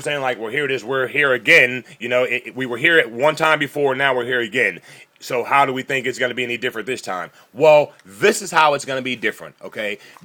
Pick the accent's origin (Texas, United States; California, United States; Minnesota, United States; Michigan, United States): Texas, United States; Houston; You know, I'm from Houston. Well, Dean Swag and I both are from Houston.